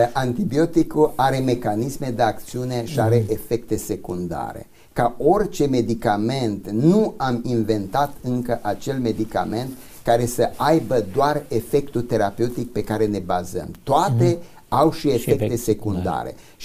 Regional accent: Romania; noi ca români exagerăm foarte tare cu antibioticele

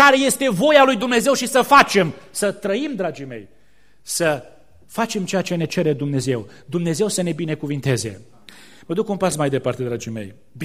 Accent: Romania; born there; ne-am născut în România, care zicem e o țară creștină, nu?

